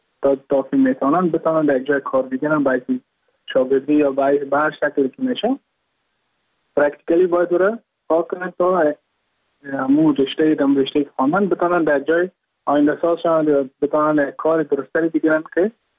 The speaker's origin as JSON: {"language": "Persian", "town": "Mazar-i-Sharif", "region": "Balkh", "country": "Afghanistan", "lives_now": "Goa, India"}